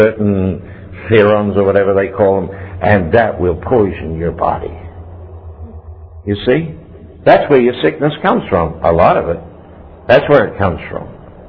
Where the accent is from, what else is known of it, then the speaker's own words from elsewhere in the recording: Australia; I'm an angel from Australia. I'm just simply a messenger from Australia, that's all.